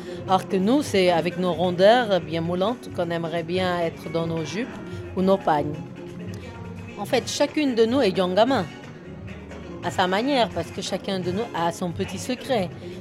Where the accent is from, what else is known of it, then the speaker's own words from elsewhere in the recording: Limay, Île-de-France, France; nous sommes de la deuxième génération née au Sénégal. Je parle plus Wolof que le Cap-Verdien. Tous ceux qui sont là viennent de Mantes-la-Jolie, du Val-Forêt. Moi, je viens de Limay